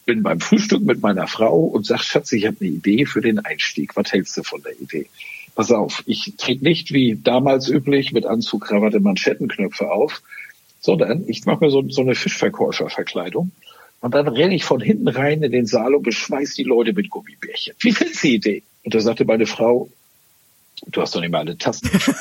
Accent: Northern Germany, Germany; Jetzt bin ich Norddeutscher, wie man so ein bisschen

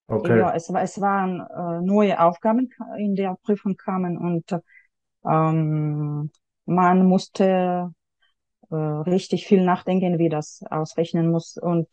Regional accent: Yekaterinburg, Sverdlovsk Oblast, Russia; German is a second language; now in Germany; ich habe in Jekaterinburg, in meiner Heimatstadt, habe ich Deutsch an der Schule mit dem Schwerpunkt Deutsch gelernt.

